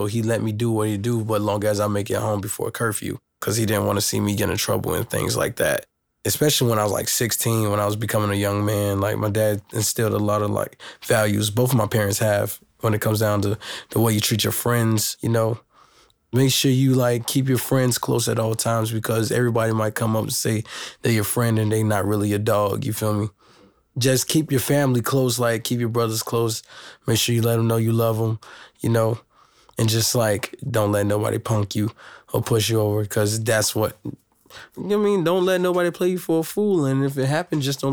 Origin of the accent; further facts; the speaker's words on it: the South, United States; because like I'm from the South, so we're into most of the Southern culture and shit.